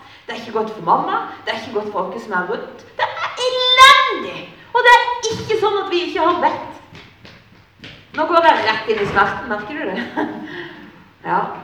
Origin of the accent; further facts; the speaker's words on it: Lista, Agder, Norway; var hjemme på Lista I sommer hjemme hos mamma og pappa.